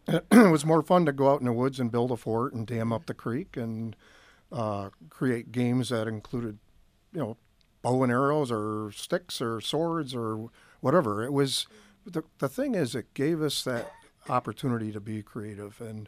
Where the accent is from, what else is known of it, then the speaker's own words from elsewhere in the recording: Irondequoit, New York, United States; I grew up in Irondequoit on a farm, a fruit farm, that backed up to Irondequoit Bay.